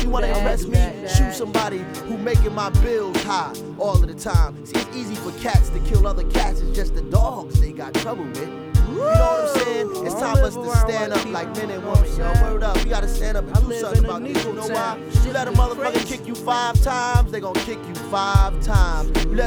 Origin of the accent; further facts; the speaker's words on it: Newark, New Jersey, United States; I learned that shit growing up in Newark, man. The Brick City.